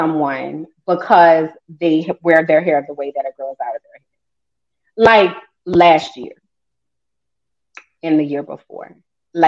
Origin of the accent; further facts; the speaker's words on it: New Orleans, Louisiana, United States; Then I speak and you might hear my accent because I'm from New Orleans, right?